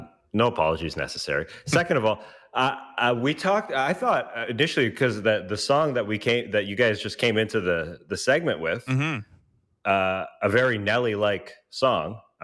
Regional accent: Toronto, Ontario, Canada; baseball was my first true love growing up in Toronto.

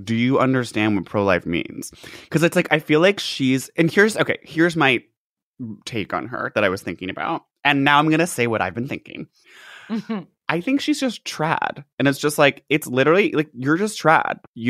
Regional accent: New York City, New York, United States; my deli guy knows my bodega and like, because I'm a New Yorker.

